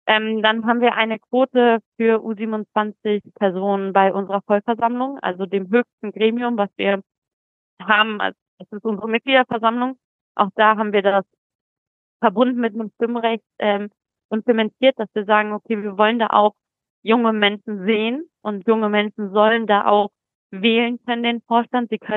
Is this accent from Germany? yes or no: yes; Lower Saxony, Germany; ich komme aus Niedersachsen